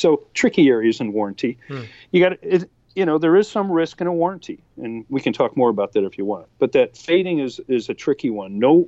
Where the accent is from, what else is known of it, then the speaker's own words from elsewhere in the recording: Buffalo, New York, United States; now in Arizona, United States; Because I'm from Buffalo, New York, and we had 3-foot chain link fences in between houses.